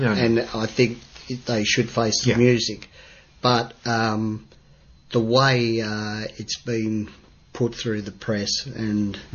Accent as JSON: {"language": "English", "country": "Australia", "said": "but we do, we are Australian soldiers."}